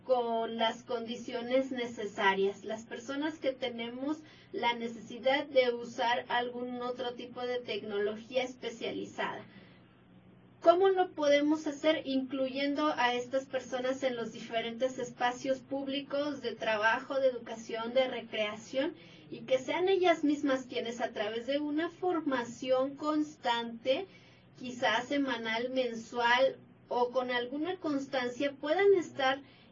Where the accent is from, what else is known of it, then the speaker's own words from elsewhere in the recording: Saltillo, Coahuila, Mexico; Hola a todos … soy de Saltillo, Coahuila